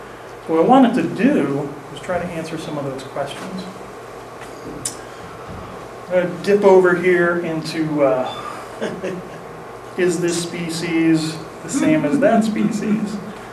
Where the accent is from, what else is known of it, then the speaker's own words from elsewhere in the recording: Illinois, United States; he sent this letter to Smith in Urbana, Illinois, my home state